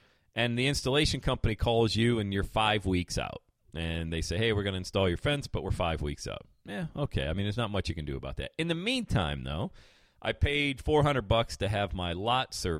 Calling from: Loveland, Ohio, United States; I say, hey, I'm calling from Loveland. Is that in the U.S.?

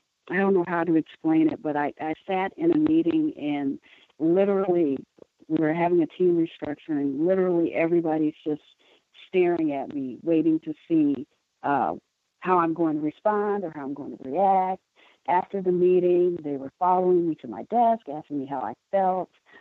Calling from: Milwaukee, Wisconsin, United States; I'm calling from Milwaukee.

